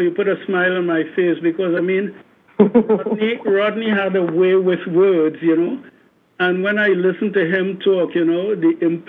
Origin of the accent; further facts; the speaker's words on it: Trinidad & Tobago; as a young person growing up in Trinidad